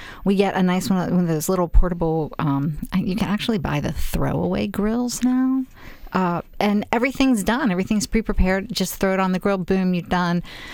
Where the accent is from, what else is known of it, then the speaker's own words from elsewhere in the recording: Pittsburgh, Pennsylvania, United States; I'm from Pittsburgh.